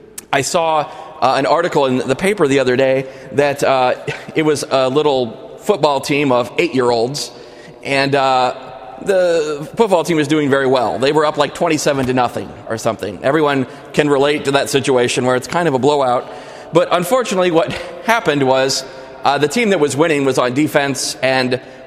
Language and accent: English; Kansas City, Missouri, United States; now in Washington, United States; Now, I am from Kansas City. I'm here living, studying at Catholic U, studying canon law.